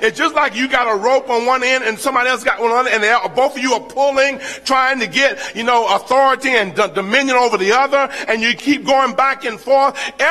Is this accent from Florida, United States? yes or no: yes; Florida, United States; You know, I'm from Florida. I grew up around the Gulf of Mexico. So, you know, I learned to swim very early.